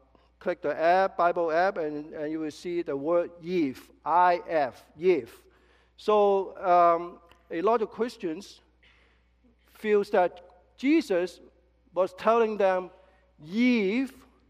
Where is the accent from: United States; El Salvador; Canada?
Canada; because living in North America, you know, being Canadian, we love options, right?